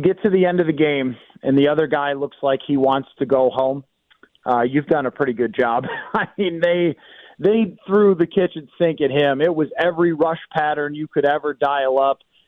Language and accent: English; Buffalo, New York, United States; I was in Buffalo, New York, so I am very, very familiar with the art of shoveling snow.